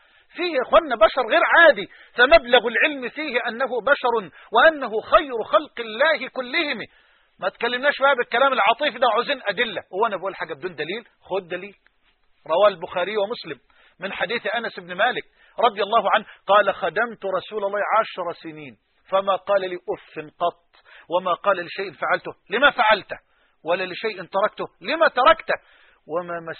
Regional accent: Egypt; بلهجتنا في مصر

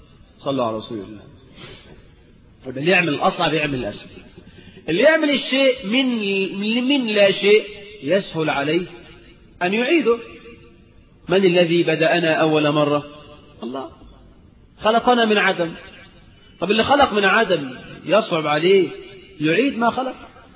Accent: Egypt; عندنا في مصر، احنا اللي اخترعناها.

